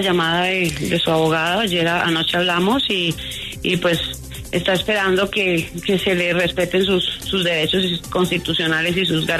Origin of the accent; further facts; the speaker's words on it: Colombia; soy muy colombiana, a pesar esos son mis nombres, ¿no? … Soy muy, muy colombiana. Mi padre es de origen irlandés, pero yo soy bastante colombiana.